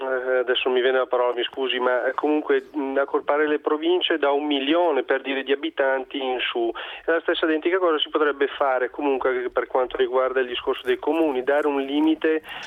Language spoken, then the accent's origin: Italian; Bergamo, Lombardy, Italy; siccome sono di Bergamo, di una provincia che comunque reputo virtuosa